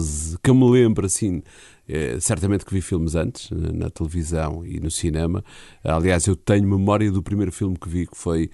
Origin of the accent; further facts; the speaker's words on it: São Félix da Marinha, Porto, Portugal; born there; eu nasci em São Félix da Marinha, que é ali perto de Espinho